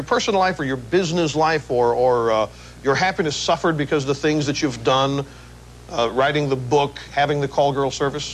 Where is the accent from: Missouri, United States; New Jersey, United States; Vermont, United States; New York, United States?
Missouri, United States; The heartland of America. Missouri is my hometown, and thank them very much.